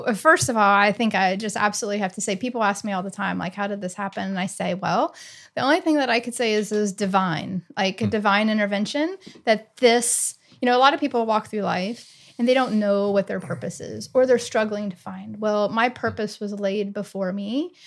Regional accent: Ohio, United States; also born or lived in Oscoda, Michigan / Columbus, Georgia; now in Texas, United States; I would claim Ohio. I was born in Oscoda, Michigan on an Air Force base. My dad was very briefly in the Air Force. So that's where I was born, but grew up and raised in Ohio and then moved here from Columbus, Georgia.

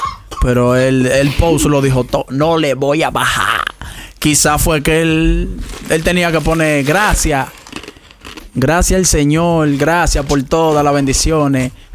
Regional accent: New York, United States; also born or lived in Dominican Republic; Sí, estoy criado allá en el Bronx.

